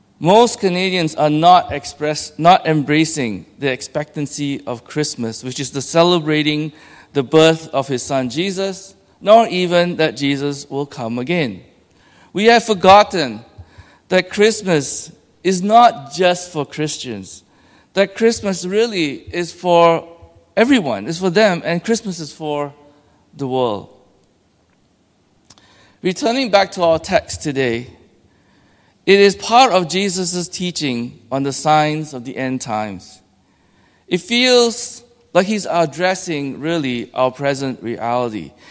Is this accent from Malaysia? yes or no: yes; Malaysia; But growing up in Malaysia, where I was born and raised